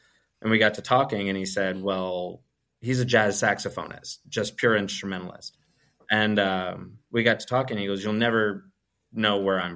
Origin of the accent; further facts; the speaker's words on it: Royal Oak, Michigan, United States; I said, I'm from Royal Oak. That's where I'm living right now.